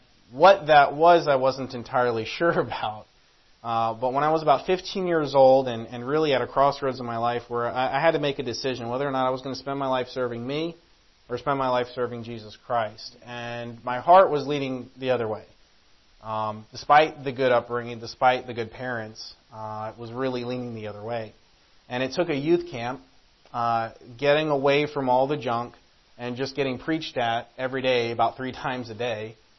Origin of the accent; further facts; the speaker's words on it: Pensacola, Florida, United States; also born or lived in New York City; And so I grew up in Pensacola, Florida. I was born in New York City. I wasn't very old when we left. I don't remember much about it. So Pensacola, Florida is my home.